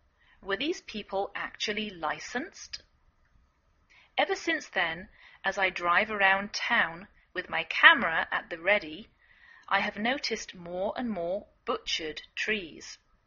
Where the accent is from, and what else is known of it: England, United Kingdom; now in United States